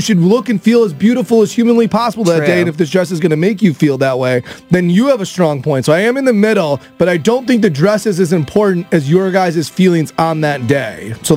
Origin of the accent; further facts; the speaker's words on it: Chicago, Illinois, United States; also born or lived in Texas; We grew up in Chicago, Midwest people, but we just moved here from Texas.